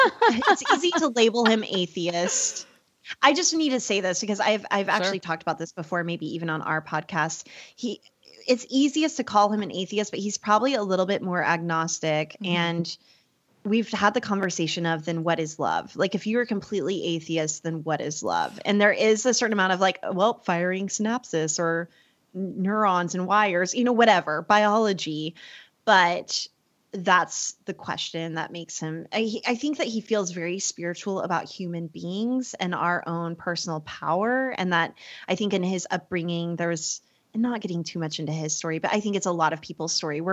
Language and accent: English; United States; born there; I was born in America where Christianity is dominant